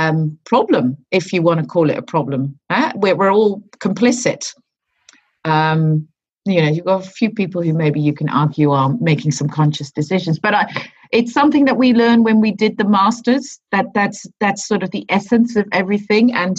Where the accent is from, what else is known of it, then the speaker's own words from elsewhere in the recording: South Holland, Netherlands; English is a second language; I'm from the Green Heart in the Netherlands, which is sort of the area between Rotterdam, Utrecht, The Hague, and Amsterdam.